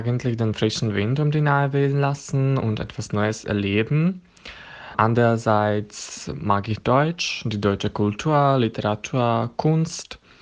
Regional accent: Slovakia; German is a second language; ich bin 21 Jahre alt, ich komme aus der Slowakei

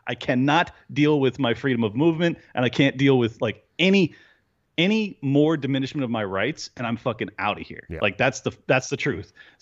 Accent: California, United States; Hey, respectfully, I'm yeah, Californian.

